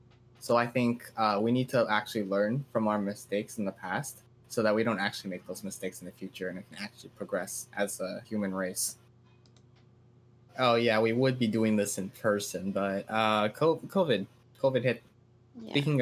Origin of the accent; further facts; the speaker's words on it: Rowland Heights, California, United States; I am Chinese American, and I'm from Roland Heights, California.